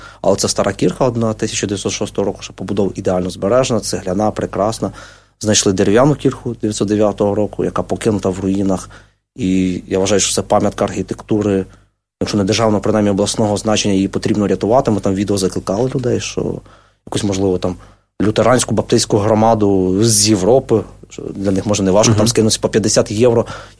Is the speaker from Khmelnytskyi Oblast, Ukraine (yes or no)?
yes; Khmelnytskyi Oblast, Ukraine; от ми самі подоляни, ми хлопці, як би сказати, ми самі себе критикуємо